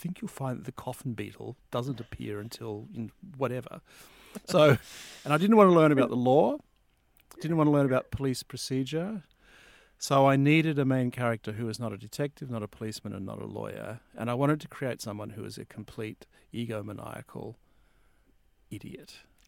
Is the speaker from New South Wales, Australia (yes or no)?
no; Maryborough, Queensland, Australia; Growing up in Queensland, in Maryborough, I grew up with a story that always fascinated me